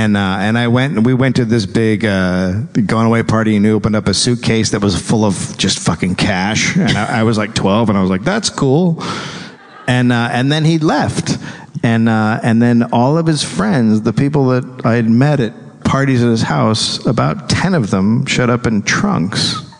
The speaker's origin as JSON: {"language": "English", "region": "California", "country": "United States", "tie": "born or raised there", "said": "So, my, uncle, I lived in California. I grew up in Marin County. A little bit better than Petaluma."}